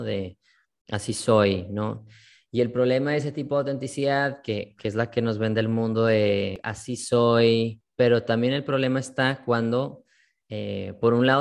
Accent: Mexico; en mi ciudad, en mi país, tengo una responsabilidad como mexicano, ¿no?

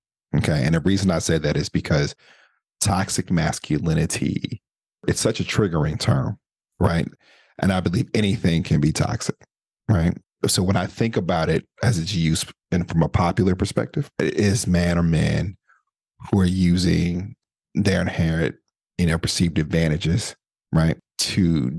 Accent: Midwest, United States; I'm from the Midwest, so we had basements.

